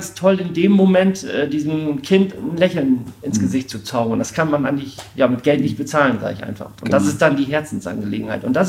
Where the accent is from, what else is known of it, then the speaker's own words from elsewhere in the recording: Jevenstedt, Schleswig-Holstein, Germany; ich komme aus Jevenstedt, bin 42 Jahre alt.